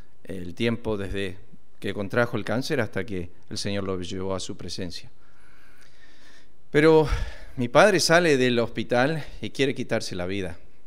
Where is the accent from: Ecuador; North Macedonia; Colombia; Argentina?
Argentina; also born or lived in United States; pastoreé una iglesia en Estados Unidos por más o menos 3 años y después de ahí vinimos a la Argentina. Yo me crié en la Argentina, mis padres eran misioneros, mi papá era fundador de iglesias